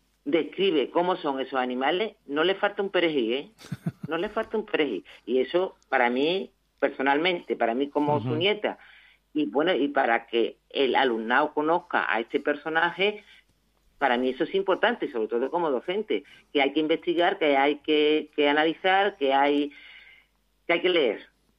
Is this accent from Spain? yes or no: yes; Andalusia, Spain; Yo soy muy andaluza y me gustan las palabras, decirlas como...